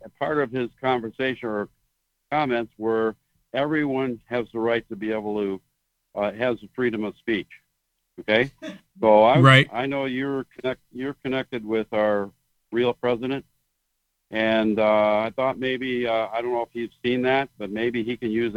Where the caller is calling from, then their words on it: Illinois, United States; We're from Illinois.